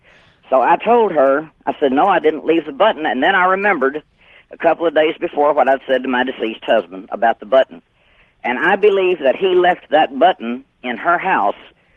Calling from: San Antonio, Texas, United States; from San Antonio, Texas.

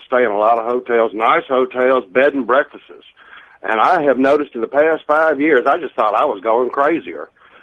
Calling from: Louisiana, United States; I'm down below New Orleans on the Mississippi River.

